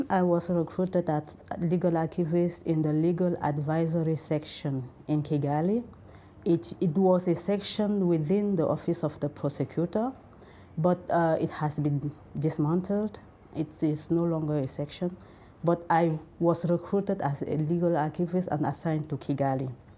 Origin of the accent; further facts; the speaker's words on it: Cameroon; I'm from Cameroon